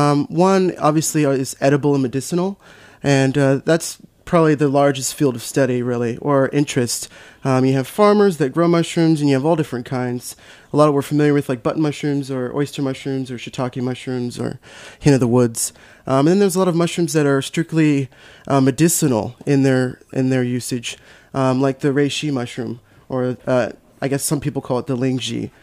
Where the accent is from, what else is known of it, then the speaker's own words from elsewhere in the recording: Colorado, United States; Well, you know, growing up in Colorado, my parents, we had a lot of really wonderful food experiences, particularly at like farms and co-ops and things like that.